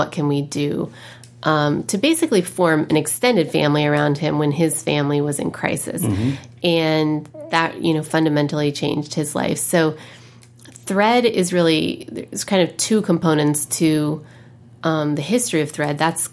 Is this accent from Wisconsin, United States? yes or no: no; Indiana, United States; And where I grew up in Indiana, that wasn't your traditional high school gossip.